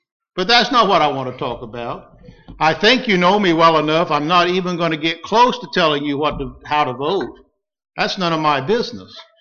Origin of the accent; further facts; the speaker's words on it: United States; as an American citizen, I have my preferences as to who I would like to see elected